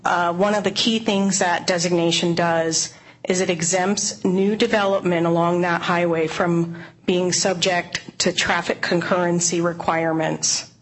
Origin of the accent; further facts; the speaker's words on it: Black Diamond, Washington, United States; now in Bellevue, United States; I live in Bellevue, and I grew up in Black Diamond. Went to the Enumclaw High School.